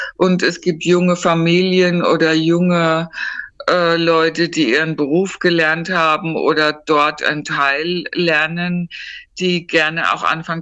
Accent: Rhine, Germany; moved away; Ich bin eine Wasserperson, bin am Rhein in Deutschland groß geworden. Da waren wir sehr oft in meiner Kindheit an den Rheinufern.

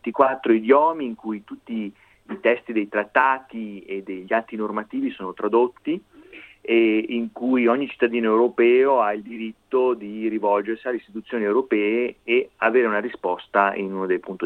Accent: Tuscany, Italy; Io vengo dalla Toscana e ho l'impressione che da noi si dice fette di prosciutto.

